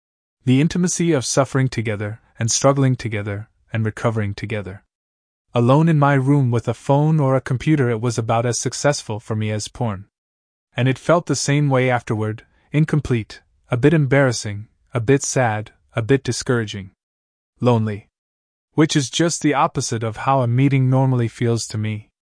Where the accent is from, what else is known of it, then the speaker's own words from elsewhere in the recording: United States; because I grew up in the Rocky Mountains, and when I was a kid our house had a roof I could climb onto outside my window